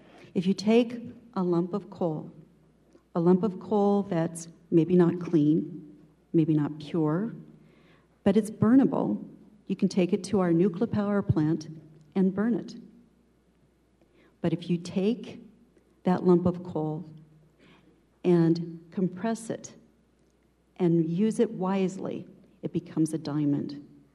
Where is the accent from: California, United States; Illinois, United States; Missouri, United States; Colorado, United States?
Colorado, United States; also born or lived in Front Range; When I was 14, I was transplanted to the Western Slope. So there's my roots. I grew up in Delta County, outside of the 58th District, but my work and career transplanted me to Montrose, Colorado